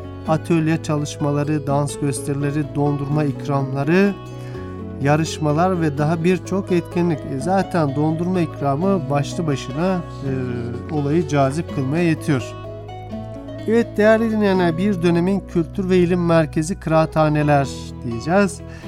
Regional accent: Ankara, Turkey; Biz de bir Ankaralı olarak tabii hemen bu habere ilgi göstermemizin sebebi

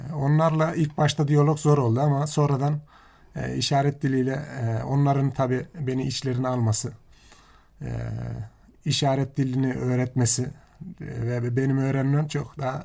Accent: Ankara, Turkey; also born or lived in Aydıncık, Yozgat; Ben 1977 Yozgat Aydıncık doğumluyum. Küçük yaşta Ankara'ya gelip yerleşmişiz.

